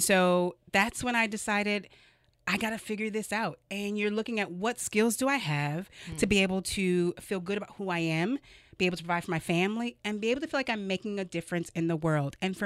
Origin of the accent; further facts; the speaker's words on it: Minneapolis, Minnesota, United States; I am from the Twin Cities. I've known since I was 12 years old that I wanted to be an entrepreneur.